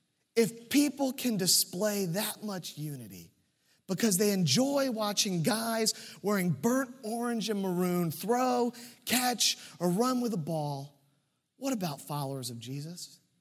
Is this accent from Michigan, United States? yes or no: no; Virginia, United States; I got to do something that I'd always wanted to do growing up in Virginia, but never had done before.